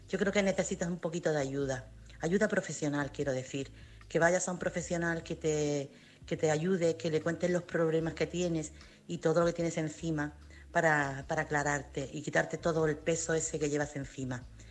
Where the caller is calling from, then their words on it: Chiclana de la Frontera, Andalusia, Spain; corresponsal de Chiclana, en Cádiz.